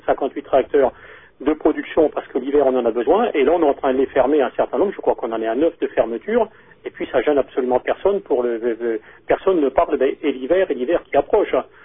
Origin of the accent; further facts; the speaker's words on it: Normandy, France; je viens de Normandie, hein, Flamanville, c'est quand même en Normandie.